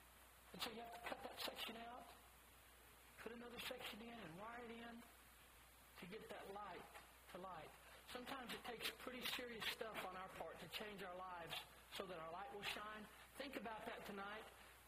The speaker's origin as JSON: {"language": "English", "region": "New Mexico", "country": "United States", "tie": "born or raised there", "said": "I grew up in New Mexico, and I got to go to Carlsbad Caverns more than once."}